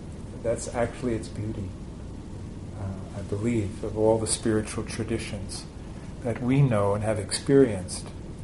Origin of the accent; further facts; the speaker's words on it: United States; I'm an American. What do I know about manners?